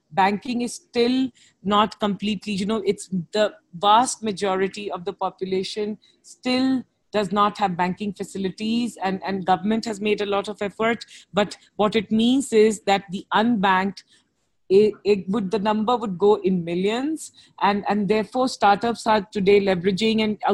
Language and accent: English; India; I feel like for me as an Indian, I am personally very excited to be at, you know, in India, in Bangalore, the city I am